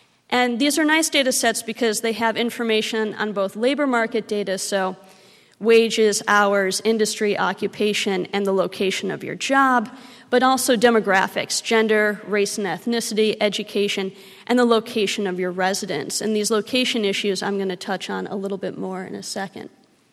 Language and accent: English; Midwest, United States; now in Long Beach, United States; And I'm from the Midwest, so generally in the Midwest, people work where they live, right?